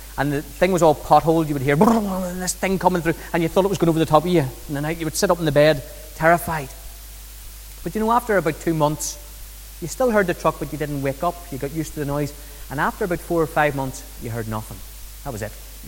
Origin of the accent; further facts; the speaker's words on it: Lisburn, Northern Ireland, United Kingdom; We came from Lisburn, a town of maybe 100,000. You went to a small town of 20,000, very rural.